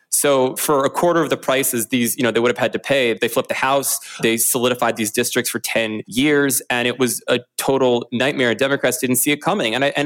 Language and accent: English; Maryland, United States; I'm from Maryland, and my home state of Maryland is heavily gerrymandered to harm Republican voters.